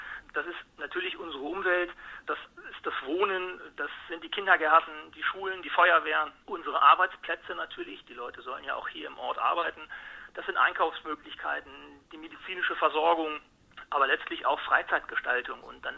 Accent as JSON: {"language": "German", "town": "Herzberg", "region": "Lower Saxony", "country": "Germany", "tie": "born or raised there", "said": "Warum sollte ich das nicht auch mal für meine Heimatstadt Herzberg ausprobieren?"}